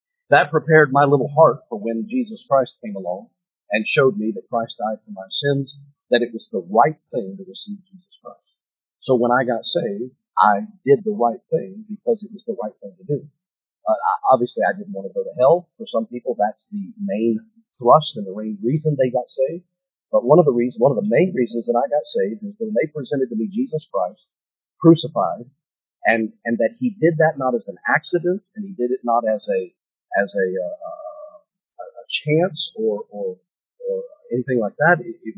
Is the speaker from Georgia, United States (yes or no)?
yes; Georgia, United States; I'm not down south anymore. Down south, you get a lot of amen. Amen. I'm from Georgia, so I ain't from around here.